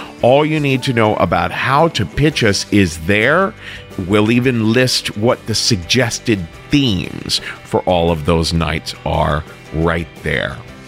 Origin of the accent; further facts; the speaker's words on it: Cincinnati, Ohio, United States; On February 8th, we're in Cincinnati. That's my hometown.